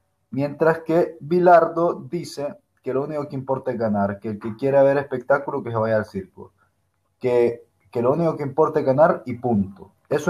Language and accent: Spanish; Honduras; soy hondureño, un gusto